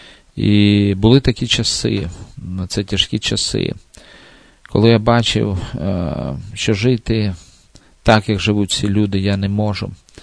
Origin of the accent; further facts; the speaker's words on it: Luhansk Oblast, Ukraine; also born or lived in Artemivsk; Я народився в місті Артемовське в Донецькій області на Донбасі. Сім'я переїхала в Луганську область, під Луганськ.